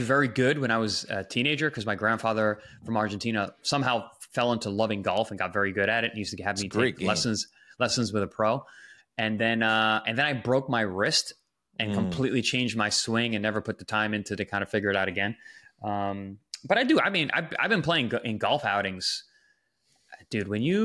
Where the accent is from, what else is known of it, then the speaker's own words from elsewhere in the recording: Long Island, New York, United States; If you're like, growing up in Long Island, I don't understand how you did not get into fights growing up.